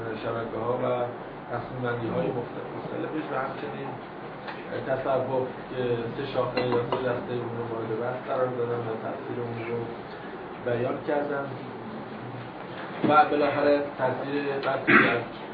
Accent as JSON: {"language": "Persian", "country": "Iran", "said": "گفتم البته من ایرانی هستم"}